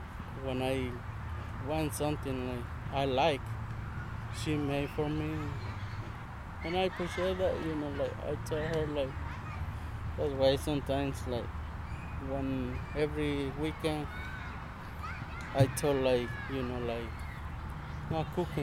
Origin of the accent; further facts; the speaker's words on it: Mexico; English is a second language; also born or lived in New York; now in United States; I'm from Mexico, and here too. The first state I come to New York, and after that come to Minnesota, because that's more quiet, more safe.